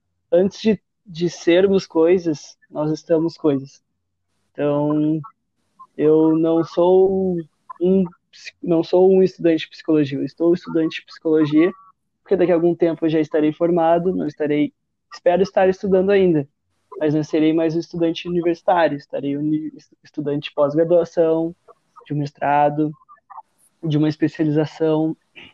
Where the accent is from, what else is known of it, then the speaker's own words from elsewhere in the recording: São Leopoldo, Rio Grande do Sul, Brazil; now in São Lourenço, Brazil; Eu sou natural de São Leopoldo, fui criado basicamente com a minha mãe e com o meu irmão, e tenho um irmão 8 anos mais velho. Hoje em dia eu moro em São Lourenço